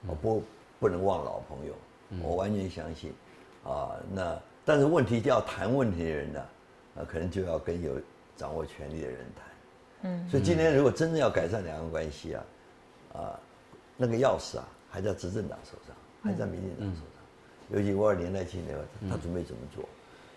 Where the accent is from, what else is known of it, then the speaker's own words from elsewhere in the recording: Taiwan; 在我们台湾这边不会发生